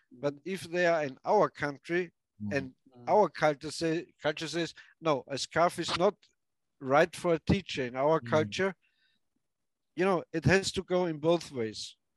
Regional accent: Austria; On the other hand, if, let's say, Germany, or I'm from Austria, I agree to say no.

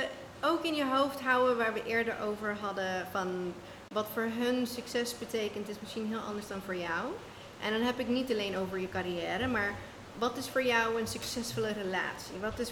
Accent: Australia; Dutch is a second language; now in Netherlands; Ja, ik kom zelf uit Australië en ik kan je vertellen, toen ik naar Nederland verhuisde

